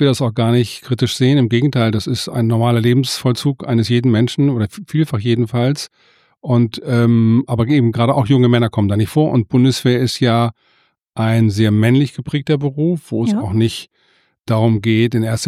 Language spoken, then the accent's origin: German; Mölln, Schleswig-Holstein, Germany; born there; now in Hamburg, Germany; Ich komme aus Mölln, bin in Mölln geboren, lange Zeit in Hamburg gewohnt, immer noch in Hamburg, mehrfach umgezogen